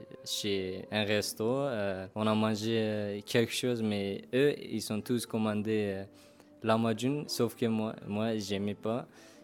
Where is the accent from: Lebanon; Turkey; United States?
Turkey; now in France; je viens de Turquie. Le mois prochain, ça va faire 2 ans, je suis en France.